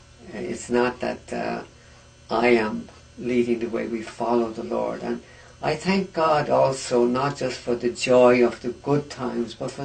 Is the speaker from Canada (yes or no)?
no; Ireland; now in United States; I said, originally from Ireland.